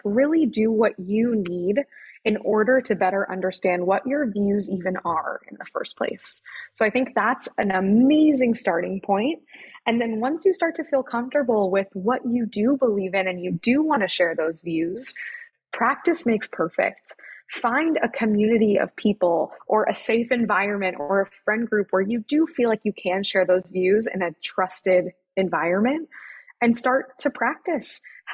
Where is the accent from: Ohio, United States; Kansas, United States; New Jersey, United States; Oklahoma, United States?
Kansas, United States; now in New York, United States; living here in New York has really been one of my wildest dreams as a little girl growing up in Kansas.